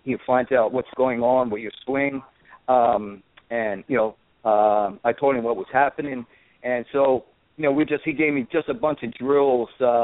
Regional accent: Wisconsin, United States; I come from Wisconsin, and the PGA professionals I worked up there with for a while, they said the same thing.

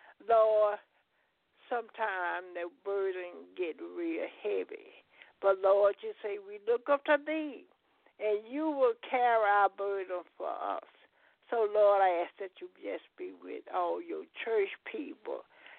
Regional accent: Huntsville, Alabama, United States; good evening. … from Huntsville, Alabama.

